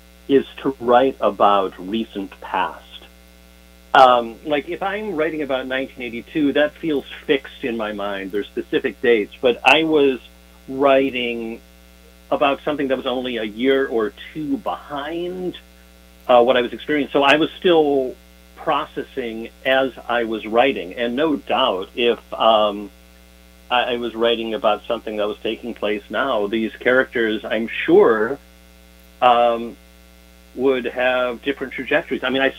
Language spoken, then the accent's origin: English; Chicago, Illinois, United States; But, you know, that's where I come from, and that's what I remember, and that's... another person growing up in Chicago would have a very different memory of the place.